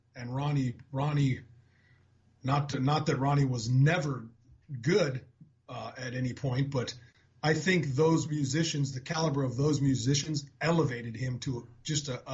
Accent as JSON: {"language": "English", "town": "San Diego", "region": "California", "country": "United States", "tie": "born or raised there", "said": "because I was only an hour and a half from L.A. growing up in San Diego."}